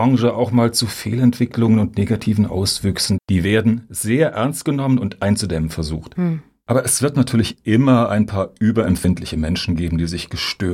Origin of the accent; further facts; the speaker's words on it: Hamburg, Germany; Ich komme aus Hamburg. Die Stadt war lange Zeit der Standort der Musikindustrie in Mitteleuropa.